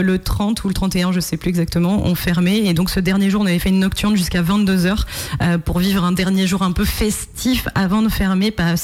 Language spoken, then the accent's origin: French; Hauts-de-France, France; moved away as an adult; now in Vendée, France; J'ai grandi pendant 20 ans dans le Nord